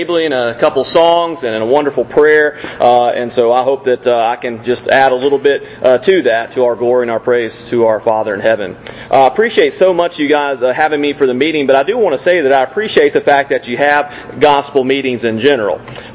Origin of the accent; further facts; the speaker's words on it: Auburn, Alabama, United States; I'm from Auburn, Alabama.